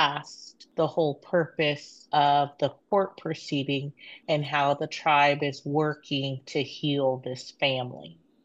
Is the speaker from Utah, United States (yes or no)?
no; Upper Lake, California, United States; My tribe is the Habematal Pomo of Upper Lake.